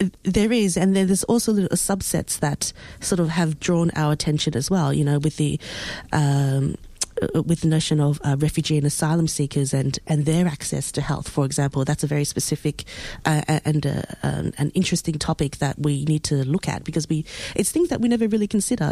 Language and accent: English; Australia; born there; it never really occurred to me, because I was born in Australia